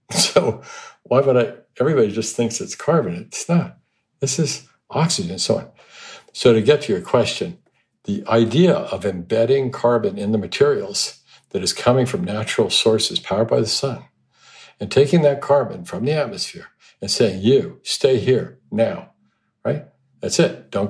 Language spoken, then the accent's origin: English; Hong Kong; growing up in Hong Kong, you see all the trees, all the bamboo used as scaffolding.